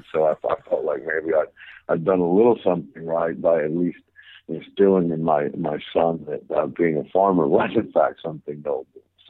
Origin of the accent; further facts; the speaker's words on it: Maine, United States; I grew up in Maine, a small little community called the Avon Valley, Maine. And, you know, we grew up on a subsistence farm with my grandfather and all my aunts and uncles.